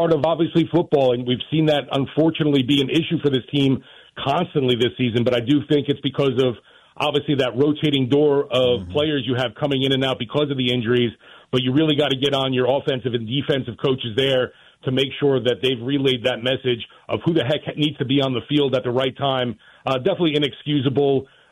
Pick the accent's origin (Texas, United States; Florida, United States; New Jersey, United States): New Jersey, United States; I think while I was growing up in New Jersey, I wasn't a Giants fan because I never understood why the Giants and Jets both play in New Jersey, yet we don't have a team taking our state's title.